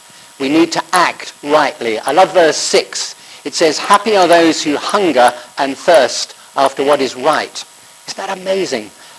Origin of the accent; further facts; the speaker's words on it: United Kingdom; After all, we're British, we know most things.